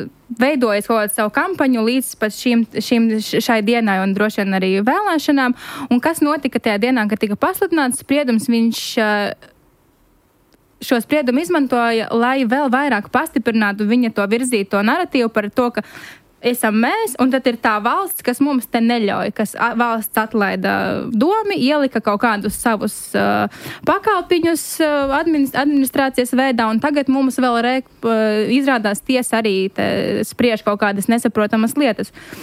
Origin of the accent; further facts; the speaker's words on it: Rēzekne, Latgale, Latvia; es esmu no Rēzeknes pati